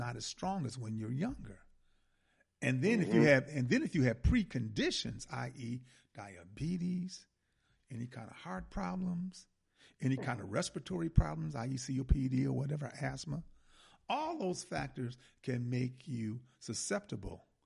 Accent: Milwaukee, Wisconsin, United States; The first two people in Milwaukee, I'm from Milwaukee, and the first two people in Milwaukee are two people that I know, you know, that I grew up with.

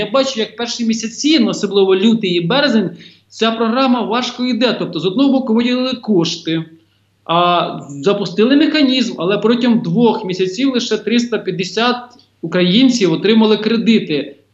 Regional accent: Cherkasy Oblast, Ukraine; от я родом із Черкащини

